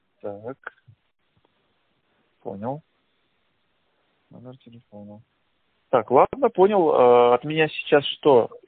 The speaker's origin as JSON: {"language": "Russian", "town": "Kostroma", "region": "Kostroma Oblast", "country": "Russia", "said": "Да, я сам из Костромы и езжу по Костроме тоже."}